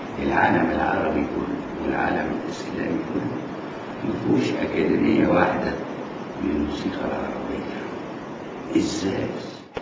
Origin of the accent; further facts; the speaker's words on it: Damietta, Damietta Governorate, Egypt; born there; انا اتولدت في دمياط انا من مواليد دمياط